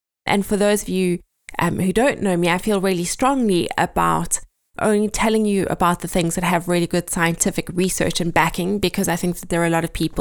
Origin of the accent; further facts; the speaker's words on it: South Africa; moved away as an adult; now in England, United Kingdom; I live in the south coast of England. We are originally from South Africa, but moved to England about 10 years ago.